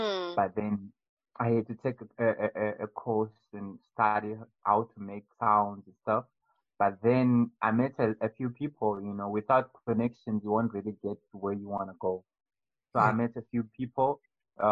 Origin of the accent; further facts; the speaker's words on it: Zimbabwe; I'm from Zimbabwe